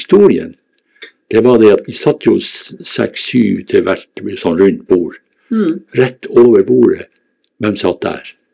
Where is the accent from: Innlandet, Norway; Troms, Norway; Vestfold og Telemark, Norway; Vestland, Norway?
Troms, Norway; at jeg kom ifra Senja, den lille bygda